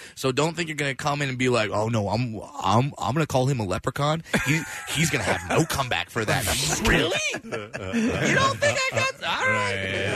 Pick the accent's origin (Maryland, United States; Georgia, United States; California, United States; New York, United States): California, United States; I worked at Hot Topic, and then because I grew up in Orange County, I worked at Disneyland.